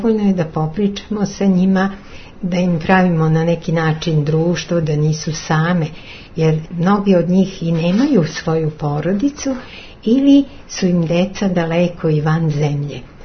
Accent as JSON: {"language": "Serbian", "region": "Belgrade", "country": "Serbia", "tie": "born there", "also_born_or_lived": "Bosnia", "said": "iako sam rođena u Beogradu."}